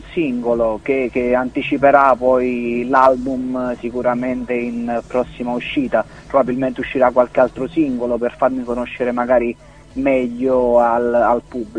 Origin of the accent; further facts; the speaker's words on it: Naples, Campania, Italy; visto che comunque io sono di Napoli